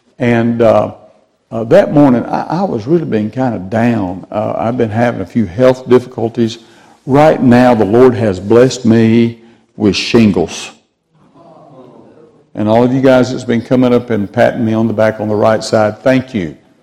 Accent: the South, United States; Now, I'm from the South. I can talk like that.

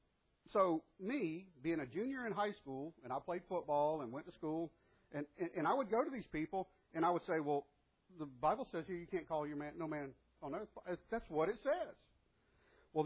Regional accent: Florida, United States; also born or lived in Georgia; And I was born and raised in North Florida, South Georgia, right there across the border. Just to give you a picture. So when I tell people I'm from Florida, they think, Disney World and South Florida.

